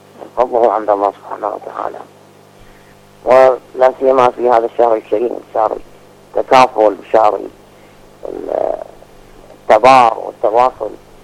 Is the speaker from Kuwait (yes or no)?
no; Iraq; عندنا في العراق